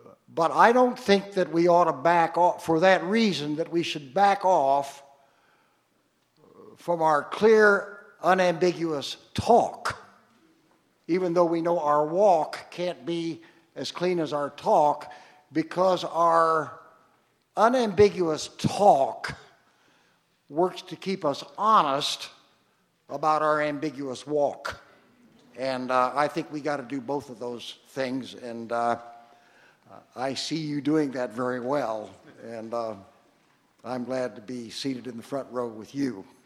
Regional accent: Missouri, United States; And I want to say, Larry, that I'm sorry I'm not from Iowa. I am from Missouri.

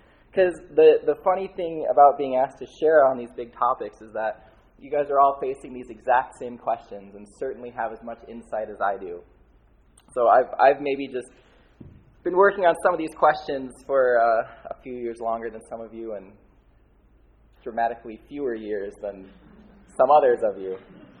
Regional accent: Goshen, Indiana, United States; I was born and raised in Goshen. I attended College Mennonite Church from birth.

